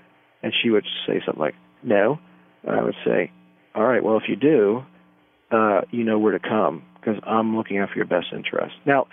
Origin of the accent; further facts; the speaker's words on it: Maryland, United States; I'm not from New York. I'm from Maryland. And, you know, women in Maryland are not, you know, they say what they need to say and then they shut up and they listen and that's it.